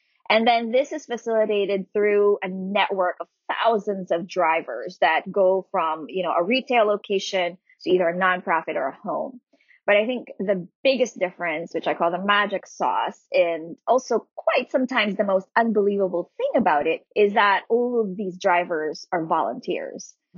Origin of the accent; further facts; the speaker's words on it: Philippines; moved away as an adult; now in United States; coming from and growing up in the Philippines, where, you know, poverty is endemic